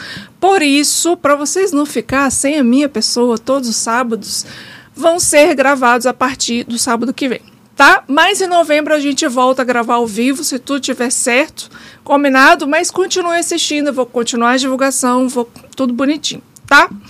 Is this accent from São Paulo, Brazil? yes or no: no; Rio de Janeiro, Brazil; Não sei se você sabe, mas eu sou carioca, então desde criança a gente ia na praia